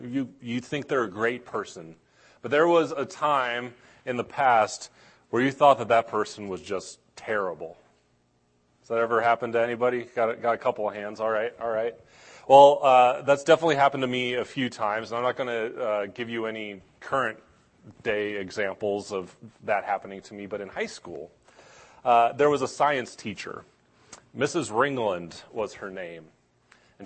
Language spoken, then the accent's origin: English; Washington, United States; where I grew up in Washington State